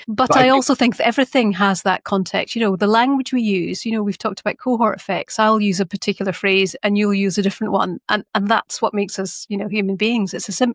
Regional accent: Glasgow, Scotland, United Kingdom; it brings out the Glaswegian in me, and I become very passionate.

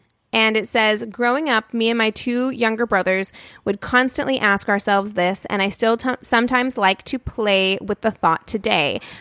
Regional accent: Albuquerque, New Mexico, United States; born there; I was born in Albuquerque, New Mexico.

